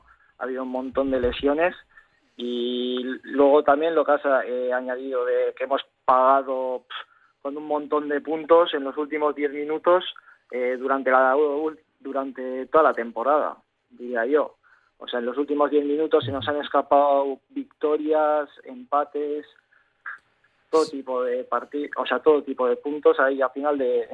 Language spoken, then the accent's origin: Spanish; Gordexola, Basque Country, Spain; yo soy de Gordesola